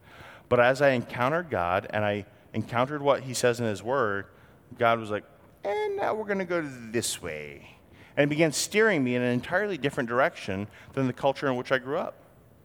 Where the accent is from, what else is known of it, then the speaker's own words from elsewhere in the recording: New England, United States; I grew up in New England, liberal New England, crazy left-wing liberal New England.